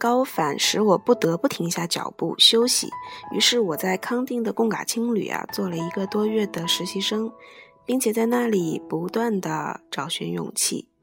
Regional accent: Liaoning, China; 我的家乡远在2264公里以外的辽宁，跨越大半个中国来到浙江，只为学习茶文化。

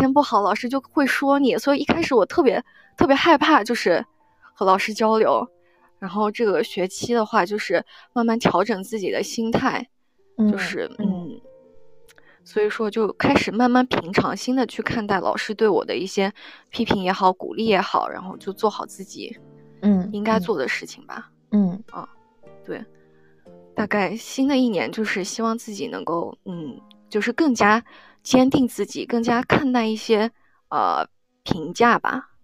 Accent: Guizhou, China; 可能我小的时候虽然在贵州这边，但是我很少说方言。

